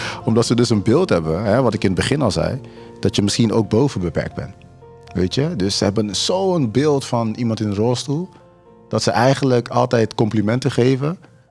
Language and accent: Dutch; Rotterdam, South Holland, Netherlands; also born or lived in Suriname; Ik kom uit Rotterdam. En ik heb een beperking. Op 4-jarige leeftijd, toen ik nog in Suriname woonde, heb ik een ongeluk gehad.